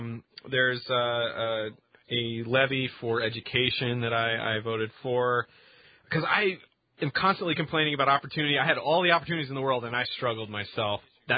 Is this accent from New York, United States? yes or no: no; Seattle, Washington, United States; Maybe it's that I am from King County in Seattle, but I also find that Dan Savage does a great job representing the city